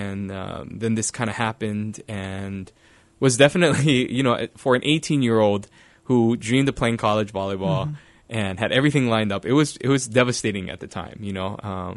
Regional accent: Hilo, Hawaii, United States; a lot of people who see me don't necessarily think I'm originally from Hilo.

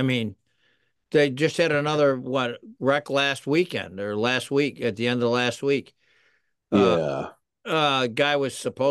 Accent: Boston, Massachusetts, United States; but I grew up in the North End and there were kids there

